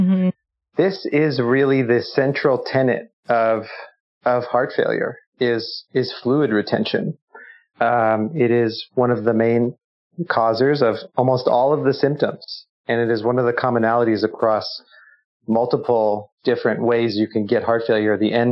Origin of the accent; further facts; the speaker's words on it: Campbell, California, United States; I grew up actually in Campbell, which is very close to where I currently work. So yeah, I have a lot of family in the area and it's been great to come back.